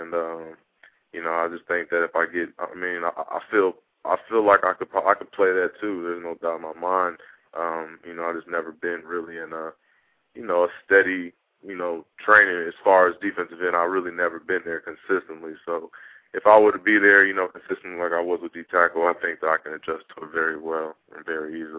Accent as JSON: {"language": "English", "town": "Chicago", "region": "Illinois", "country": "United States", "tie": "born or raised there", "said": "I think I would want to play there and be in my hometown, and you know, be a real fun experience to play there."}